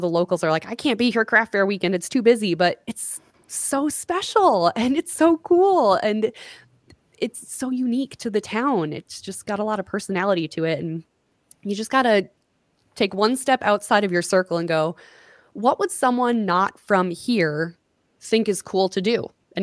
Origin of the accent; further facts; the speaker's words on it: Long Prairie, Minnesota, United States; growing up in Long Prairie, we have a drive-in theater. It's one of the last few remaining in the state.